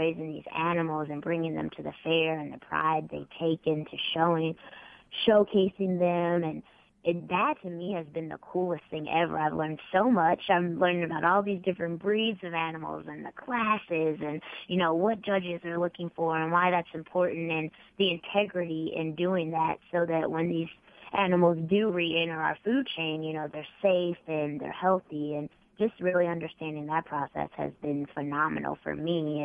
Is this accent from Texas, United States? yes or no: no; Indianapolis, Indiana, United States; I'm born and raised in Indianapolis. I'm kind of I'm definitely a city girl